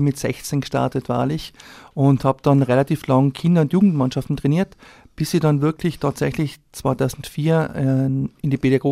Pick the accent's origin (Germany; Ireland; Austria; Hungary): Austria; Tyrol; gebürtig bin ich aus Dahl, bin dort aufgewachsen, war immer früher schon in Vereinen drinnen, Volksschule, Hauptschule, Dahl und in Lienz.